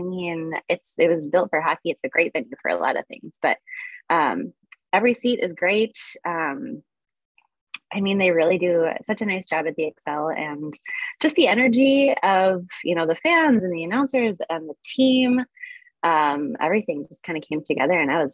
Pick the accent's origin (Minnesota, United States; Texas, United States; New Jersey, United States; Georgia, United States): Minnesota, United States; So being a Minnesotan, my favorite team is of course the Minnesota Wild.